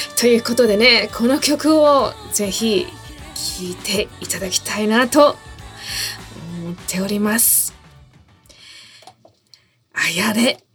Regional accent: Shizuoka, Japan; 私の地元の静岡では40度近い速報が出ましたね。

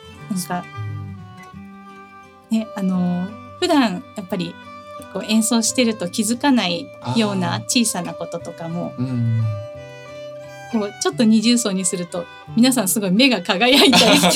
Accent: Sapporo, Hokkaido, Japan; 実際に私地元が札幌なんですけども、

